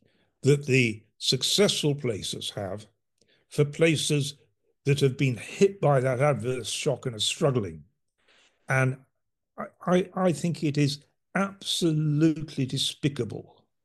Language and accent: English; Yorkshire and the Humber, United Kingdom; I'm a Yorkshireman, we're able to laugh at ourselves.